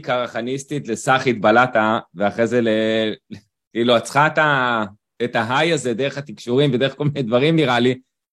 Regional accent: Eilot, Southern District, Israel; אני גדלתי בבית, קיבוצניקי, אפרופו, אני גדלתי באילות, ליד אילת.

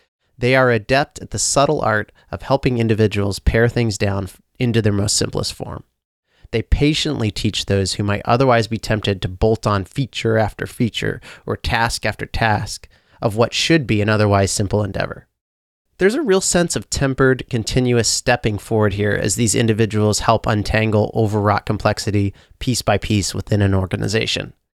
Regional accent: United States; As an American, I live in a culture that frequently praises the impulsiveness of inexperience

